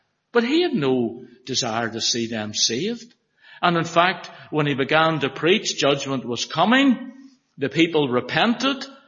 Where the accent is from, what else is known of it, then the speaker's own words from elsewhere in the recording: Belfast, Northern Ireland, United Kingdom; we grew up in Belfast, you'd see a child sometimes and they get the sulks and the moans